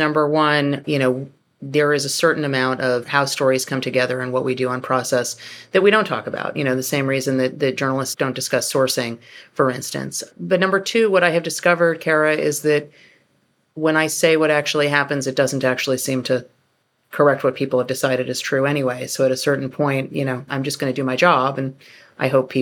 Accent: New York, United States; But because I come from New York, which is the world he comes from

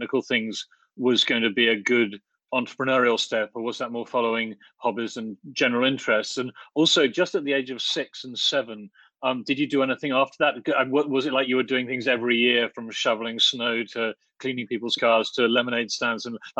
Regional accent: Oxford, South East England, United Kingdom; there was absolutely nothing like this going on when I was a boy growing up in Oxford.

